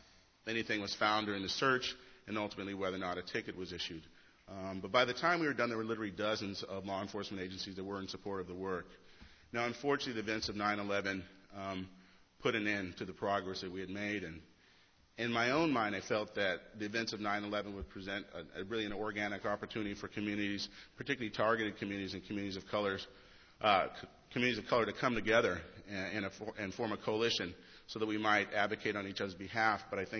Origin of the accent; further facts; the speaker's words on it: California, United States; let me just say that growing up in San Mateo County, I've been on the receiving end of a law enforcement officer's gun